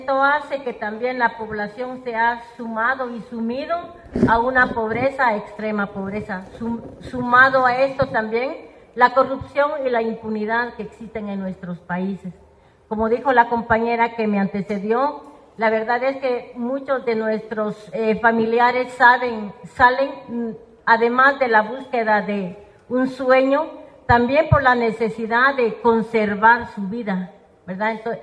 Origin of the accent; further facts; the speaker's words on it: Guatemala; de Guatemala.